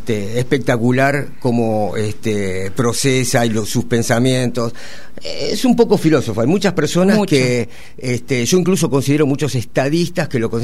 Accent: Buenos Aires, Argentina; Porque soy un pibe de Recoleta, digamos. Sí. Entonces, que nazca en el Mater Dei

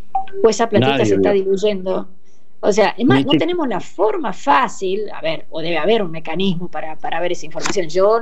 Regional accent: Córdoba, Argentina; Nosotros los cordobeses los integramos a ustedes

